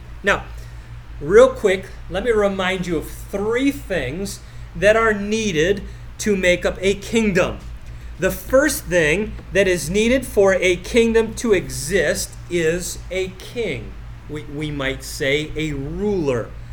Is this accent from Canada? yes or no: yes; Canada; Now, let me just say, as a Canadian, we don't want you any more than Americans who make that statement.